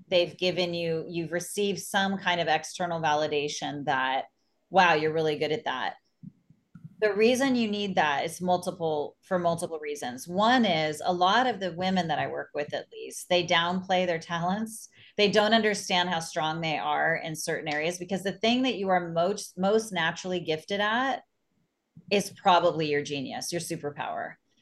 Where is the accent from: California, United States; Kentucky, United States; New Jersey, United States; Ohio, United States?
California, United States; I am born and raised in California.